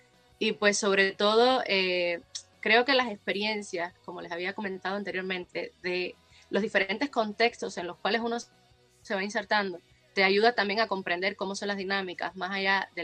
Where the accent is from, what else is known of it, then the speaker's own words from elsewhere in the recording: Pinar del Río, Cuba; en la prensa impresa de Pinar del Río, que es de donde yo soy natal.